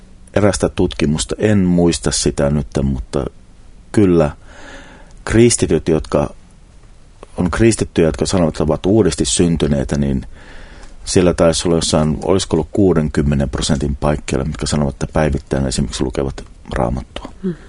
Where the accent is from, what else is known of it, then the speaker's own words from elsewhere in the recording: Forssa, Kanta-Häme, Finland; born there; No mä synnyin semmoiseen perheeseen, synnyin Forssassa.